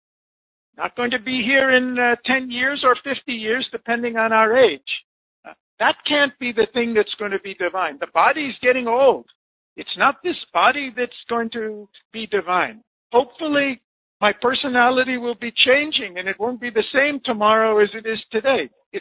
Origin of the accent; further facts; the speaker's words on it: California, United States; now in India; I'm an American from California who I came to India 40 years ago. I live in this place.